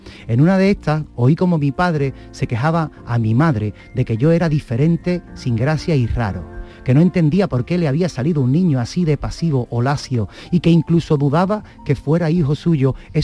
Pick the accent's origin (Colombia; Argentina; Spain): Spain; Cádiz, Andalusia; nosotros, que somos gaditanos, tenemos esa suerte de habernos criado, que siempre lo hablamos y siempre no, porque nos criamos en el mundo del carnaval